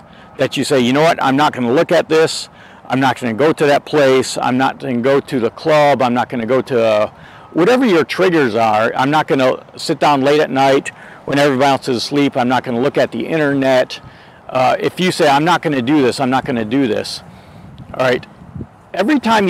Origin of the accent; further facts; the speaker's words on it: Georgia, United States; And I grew up in South Georgia, and kind of in the swamps of South Georgia.